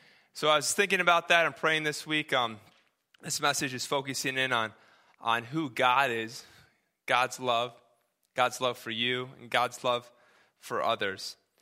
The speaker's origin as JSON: {"language": "English", "region": "Connecticut", "country": "United States", "tie": "born or raised there", "said": "Bluey, this is a car I grew up with in Connecticut. It was made the same year I was born, so you can kind of date me there."}